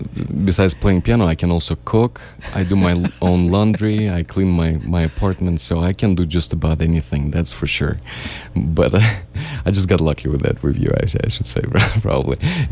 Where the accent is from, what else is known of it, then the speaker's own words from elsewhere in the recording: Saint Petersburg, Russia; that recording was made and produced in St. Petersburg, in my hometown in Russia.